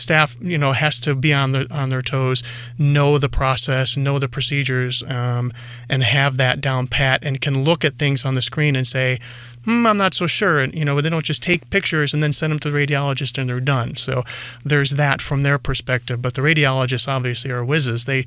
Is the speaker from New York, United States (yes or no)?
yes; Utica, New York, United States; And, of course, central western New York is my home. I was born and raised in Utica, and, of course, RIT. So came full circle.